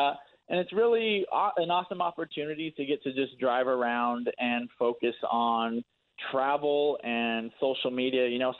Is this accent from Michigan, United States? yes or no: no; California, United States; So I really wanted to contribute myself to my home state of California and find 10 amazing places that I can boast about and post about